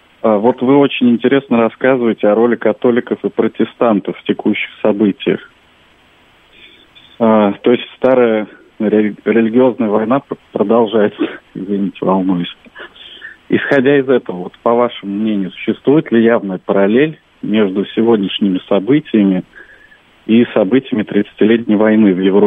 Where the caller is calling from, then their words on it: Nizhny Novgorod, Nizhny Novgorod Oblast, Russia; Нижний Новгород.